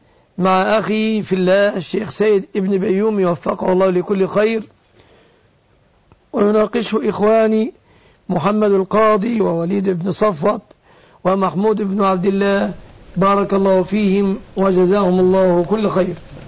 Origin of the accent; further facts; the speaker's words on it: Egypt; في بلدتنا مصر هذه الأيام